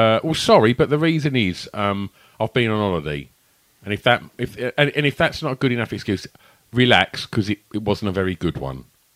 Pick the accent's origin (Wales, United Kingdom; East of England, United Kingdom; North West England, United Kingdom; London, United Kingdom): East of England, United Kingdom; Tilbury; born there; Well, I was born in Tilbury, and I live in the place that only 3 weeks ago was in the papers as being the worst place to live in the UK. Grays.